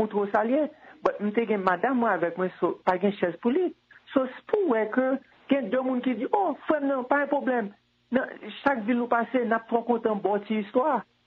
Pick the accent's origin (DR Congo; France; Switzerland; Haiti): Haiti; Nord; Je suis du Nord. Bon, moi, je n'ai pas parlé d'Haïti.